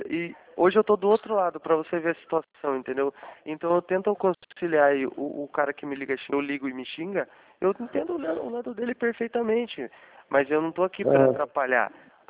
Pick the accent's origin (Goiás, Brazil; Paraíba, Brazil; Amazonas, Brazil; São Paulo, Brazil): São Paulo, Brazil; Sorocaba; Eu sou de Sorocaba